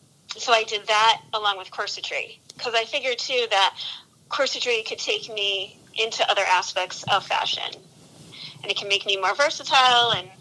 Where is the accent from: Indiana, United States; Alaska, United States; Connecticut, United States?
Connecticut, United States; Sure. So I am originally from Connecticut.